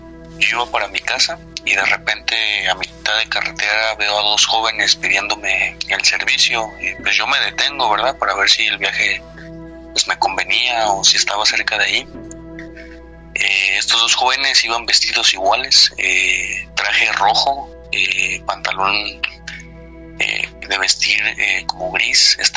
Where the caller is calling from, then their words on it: Puebla, Mexico; Soy de Puebla.